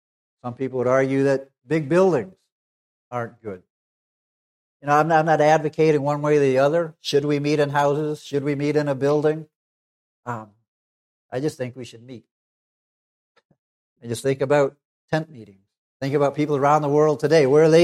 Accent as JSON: {"language": "English", "region": "Massachusetts", "country": "United States", "tie": "born or raised there", "said": "I was a child growing up in Massachusetts. My dad was a preacher at a small church in Massachusetts."}